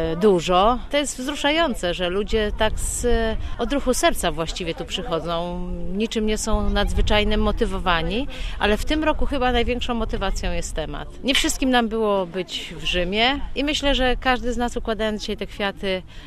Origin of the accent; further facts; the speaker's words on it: Jagatowo, Pomeranian Voivodeship, Poland; A z Jagatowa.